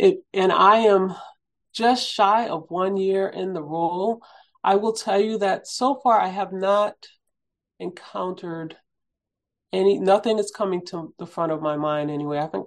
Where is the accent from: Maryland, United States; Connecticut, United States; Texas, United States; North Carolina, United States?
Connecticut, United States; New Haven; Her poetry and books were some of the first that I read as a young girl growing up in New Haven.